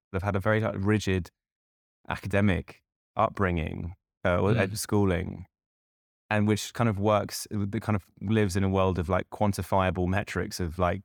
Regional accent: London, United Kingdom; Because as a Londoner, yeah, you kind of think that maybe London is the center of the world.

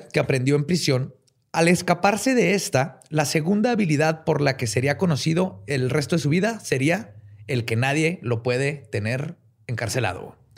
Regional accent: Mexico; Somos mexicanos, güey.

